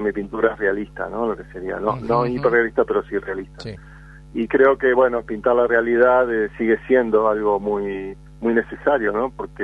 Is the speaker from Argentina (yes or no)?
yes; Concordia, Entre Ríos, Argentina; also born or lived in Santa Fe; now in Madrid, Spain; nací en Santa Fe, pasé mi primera infancia en esa ciudad y luego crecí en la ciudad de Concordia, en Entre Ríos.